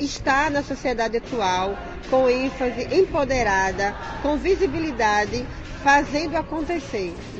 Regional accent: Olinda, Pernambuco, Brazil; Sou de Olinda, meu terreiro fica lá em Olinda, em Peixinhos, né? O Centro Espírita Social e Cultural Cabocla Jandira, nome da cabocla da casa, mas a casa é de Oxum ao Pará.

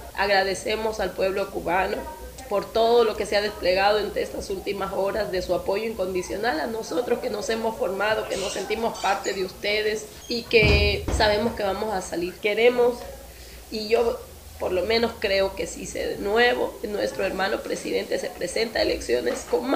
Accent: La Paz, Bolivia; Yo me comuniqué ayer con mi familia, yo soy de La Paz

